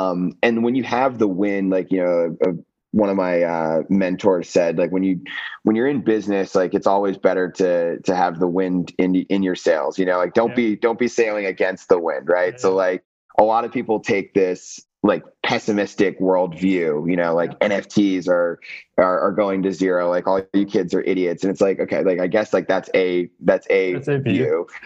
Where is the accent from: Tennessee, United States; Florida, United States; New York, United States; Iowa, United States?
Florida, United States; like I grew up in the South in Florida, and like, that's a completely different vibe than the Northeast